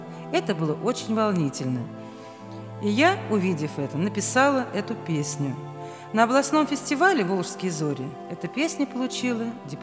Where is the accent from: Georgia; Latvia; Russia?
Russia; Volgograd, Volgograd Oblast; Я из Волгограда.